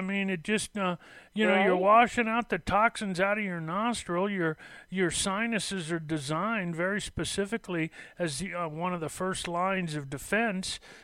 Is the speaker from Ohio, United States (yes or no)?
no; Los Angeles, California, United States; You know, I was raised in Los Angeles, and, you know, as a kid growing up, I was a surfer